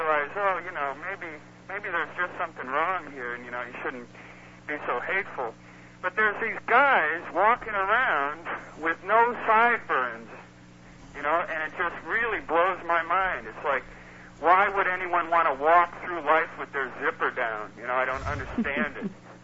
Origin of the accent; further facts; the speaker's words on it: Illinois, United States; And I'm watching my hometown baseball team, which I only watch when they play the Mets. The Cubs are, you know, playing the Mets.